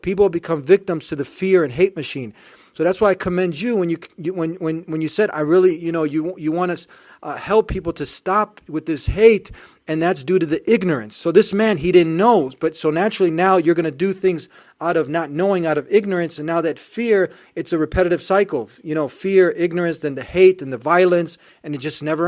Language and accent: English; United States; born there; specifically me as a American born here, background European in Bosnia.